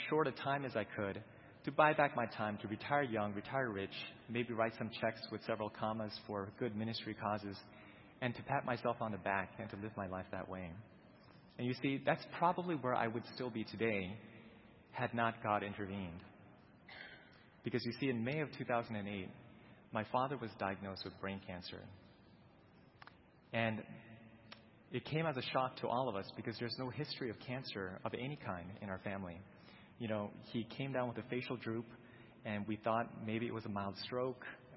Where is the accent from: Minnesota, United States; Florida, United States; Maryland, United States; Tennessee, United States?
Maryland, United States; I was born and raised in Maryland.